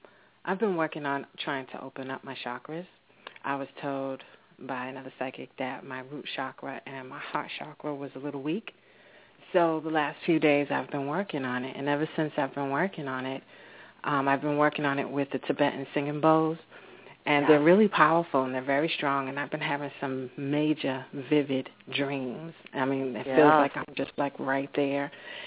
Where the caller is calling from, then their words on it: Atlanta, Georgia, United States; I'm calling from Atlanta, Georgia.